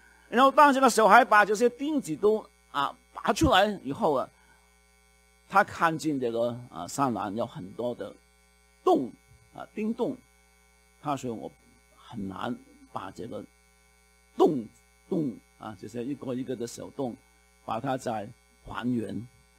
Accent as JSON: {"language": "Chinese", "country": "China", "said": "有仇不报非君子，等我们中国人这个理解就是这样啊"}